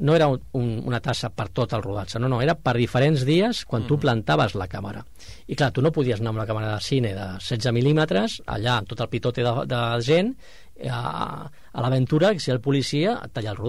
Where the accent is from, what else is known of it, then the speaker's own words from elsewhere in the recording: El Prat de Llobregat, Catalonia, Spain; va rodar al Prat perquè era el meu poble